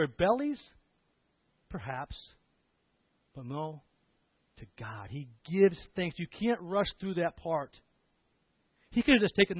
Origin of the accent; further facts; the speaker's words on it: East Coast, United States; my dad was in the Navy, and we grew up on the East Coast up until we were about 10, and my brother was 12.